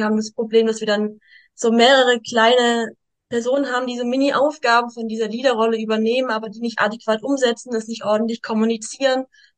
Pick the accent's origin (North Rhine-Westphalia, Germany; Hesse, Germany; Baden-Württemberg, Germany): Baden-Württemberg, Germany; Stuttgart; Ich bin aus Stuttgart, bin 26 Jahre jung